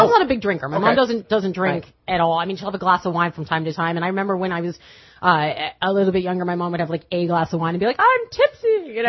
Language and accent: English; Florida, United States; Yes, my real family. I'm from South Florida.